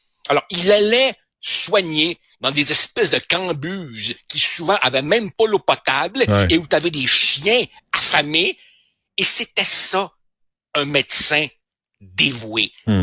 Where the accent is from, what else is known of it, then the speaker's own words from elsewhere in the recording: Uruguay; French is a second language; je suis un immigrant, je viens de l'Uruguay et j'ai encore des souvenirs de mon pays natal.